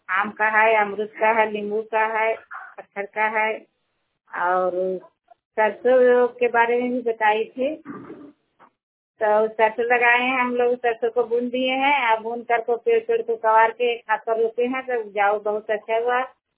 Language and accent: Hindi; Nawada, Bihar, India; मेरा गांव पकड़िए पड़ता है, पंचायती सेवा करना है, ब्लॉक नारजीगंज है और जिला नवादा।